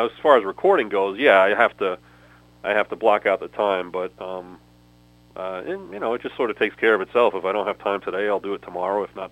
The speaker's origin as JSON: {"language": "English", "town": "Queens", "region": "New York", "country": "United States", "tie": "born or raised there", "said": "I grew up near Rockaway Beach in Queens, New York City"}